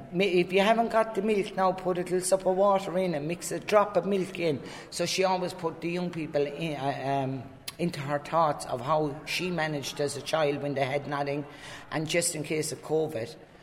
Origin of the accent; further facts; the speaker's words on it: Killarney, Munster, Ireland; I'm from Killarney and I'm working in Kerry Travellers Community Development Project.